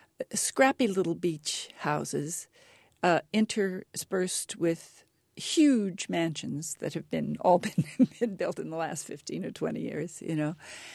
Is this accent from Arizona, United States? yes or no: yes; Arizona, United States; also born or lived in Northeast US / England; Let me say, first of all, that I grew up in Arizona, so I was used to very dry heat.